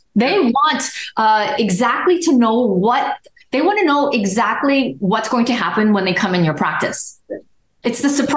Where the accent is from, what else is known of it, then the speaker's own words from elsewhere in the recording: San Francisco, California, United States; also born or lived in Portugal; I was born in Portugal and I was raised in San Francisco. So my single mother with three children brought us over and we were raised in San Francisco.